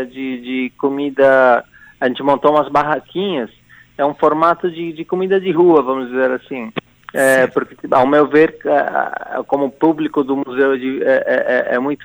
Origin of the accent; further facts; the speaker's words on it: Bolivia; Eu sou boliviano